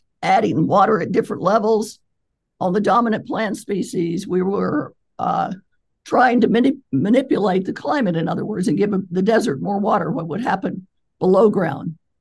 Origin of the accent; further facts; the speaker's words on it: East Coast, United States; I had a postdoc in Southern California, and I was from the East Coast, where there are lots of trees and forest, and I loved that.